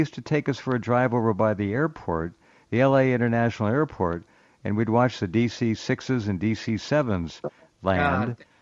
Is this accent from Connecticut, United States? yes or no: no; Newport Beach, California, United States; also born or lived in Inglewood; I grew up in Newport Beach, primarily. And I lived my earliest years in Inglewood up until about the age of six. Inglewood used to be white middle class.